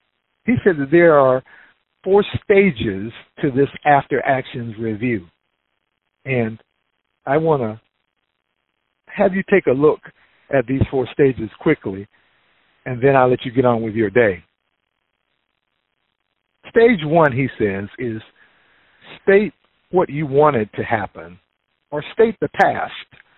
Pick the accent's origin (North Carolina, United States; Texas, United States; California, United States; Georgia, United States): Georgia, United States; Those of you who know I'm from Georgia know that I've been in the DMV more than twice as long as I was ever in Georgia, but Georgia's still home